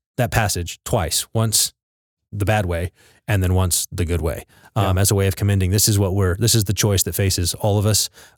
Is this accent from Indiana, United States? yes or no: no; Midland, Texas, United States; Yeah, I grew up in West Texas in a little town called Midland.